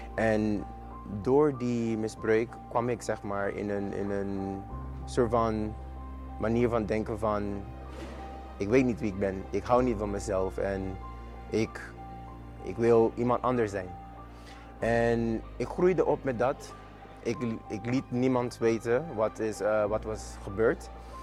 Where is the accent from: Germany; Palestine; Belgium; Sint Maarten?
Sint Maarten; born or raised there; moved away as an adult; now in Netherlands